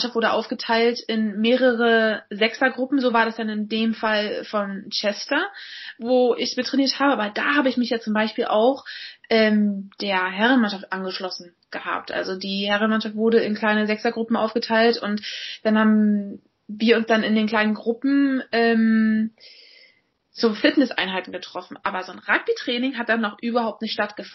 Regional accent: Berlin, Germany; bin jetzt mal wieder in meiner Heimatstadt zu Hause in Berlin und genieße das Leben hier in Berlin.

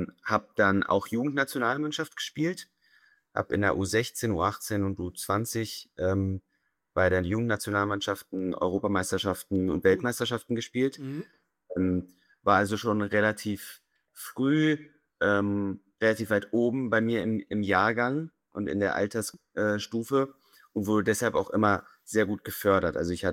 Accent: Berlin, Germany; Ja, also ich bin Berliner, in Berlin geboren und aufgewachsen

